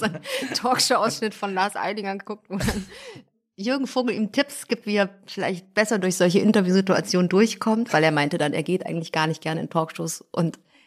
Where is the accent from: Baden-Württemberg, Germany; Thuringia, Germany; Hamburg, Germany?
Thuringia, Germany; accent: Thuringian; Logisch. Na klar, richtigen Singsang hatte ich noch.